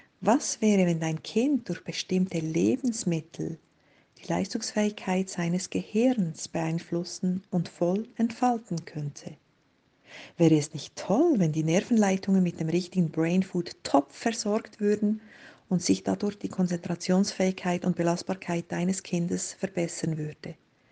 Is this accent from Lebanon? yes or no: no; Switzerland; wie ihr vielleicht hört, komme ich aus der Schweiz. Ich arbeite in Thun als Ernährungscoach, bin selber Mutter von zwei Kindern